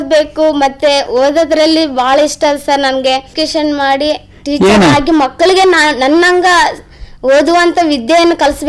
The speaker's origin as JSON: {"language": "Kannada", "town": "Yerigera", "region": "Karnataka", "country": "India", "tie": "born or raised there", "said": "ನನ್ನ ಊರು ಯರಿಗೇರ."}